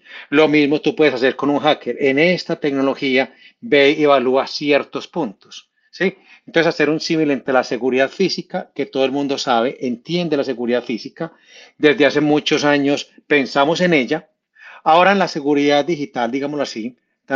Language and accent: Spanish; Medellín, Antioquia, Colombia; yo soy de Medellín, la segunda ciudad de Colombia